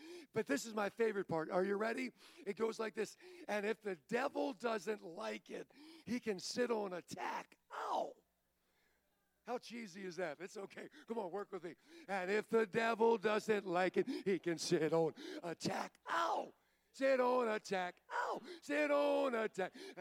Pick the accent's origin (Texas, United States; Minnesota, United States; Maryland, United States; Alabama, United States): Maryland, United States; Baltimore; I'm from Baltimore. Never had a dad.